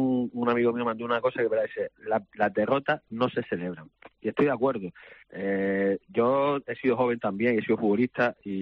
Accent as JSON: {"language": "Spanish", "town": "Las Palmas", "region": "Canary Islands", "country": "Spain", "said": "Los que somos de Las Palmas lo seremos en cualquier estado y momento y situación."}